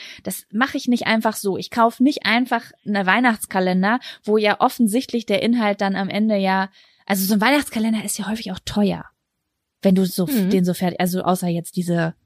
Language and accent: German; Lübeck, Schleswig-Holstein, Germany; Ich war die letzten 3-4 Tage in Lübeck, meine Heimatstadt, bei meiner Mama und bin gestern zurückgekommen.